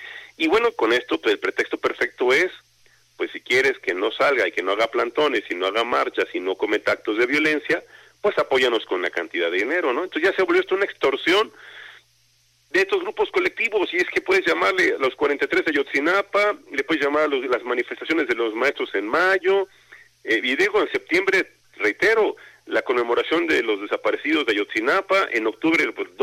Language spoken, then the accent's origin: Spanish; Mexico; debo decirte como mexicano, como litigante